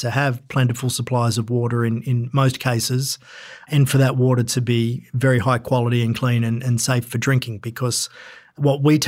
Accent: Coffs Harbour, New South Wales, Australia; I grew up in Coffs Harbour

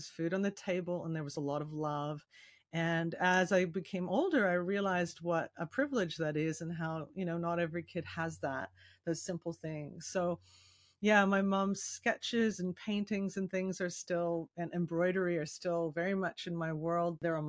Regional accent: Victoria, British Columbia, Canada; born there; And this is where I was born. So I was born on Vancouver Island, which is a kind of banana shaped island off the mainland, Vancouver. And I am currently back here. So I'm an Australian and Canadian citizen.

